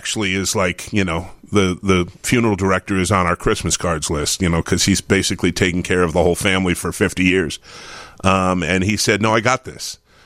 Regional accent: Boston, Massachusetts, United States; I'm originally from Boston, come from a big Boston Irish Catholic family.

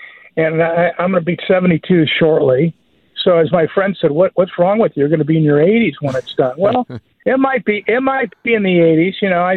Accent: Omaha, Nebraska, United States; I grew up in Omaha, Nebraska, and I watched the Crossroads Mall being built.

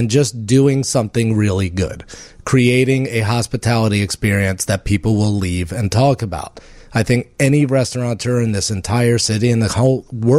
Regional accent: Baltimore, Maryland, United States; I had never really been to a Culver's, because I'm from Baltimore.

